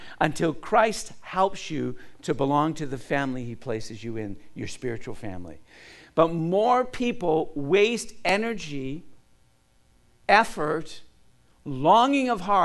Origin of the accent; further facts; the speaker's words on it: Canada; Okay, I'm not Russian. I am Canadian.